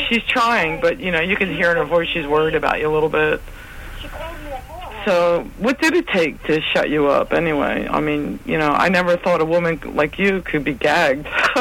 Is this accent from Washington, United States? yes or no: no; New Jersey, United States; I called this winery that's Barefoot Wine out of California, and I'm from South Jersey.